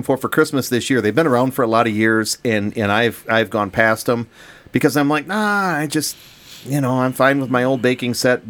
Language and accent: English; Ireland; Because I'm Irish.